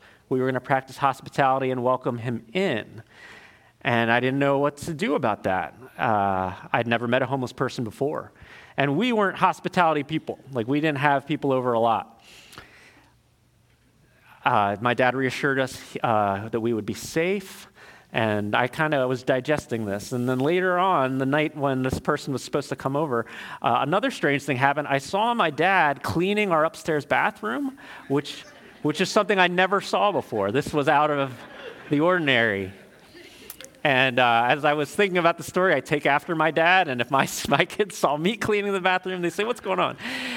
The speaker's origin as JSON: {"language": "English", "region": "Maryland", "country": "United States", "tie": "born or raised there", "said": "I grew up in Harford County, Maryland. At the time of the story, I was about 9 years old."}